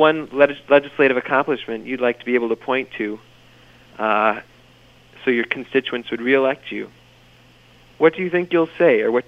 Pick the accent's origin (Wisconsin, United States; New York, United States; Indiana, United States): Wisconsin, United States; now in Minneapolis, United States; I wanted to tell you that I'm from Wisconsin, not really from Minneapolis